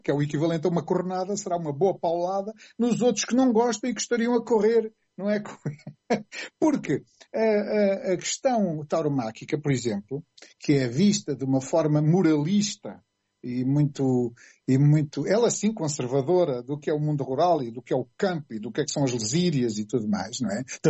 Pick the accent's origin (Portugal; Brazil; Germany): Portugal; Ribatejo; eu sou ribatejano, não tenho problema nenhum com isso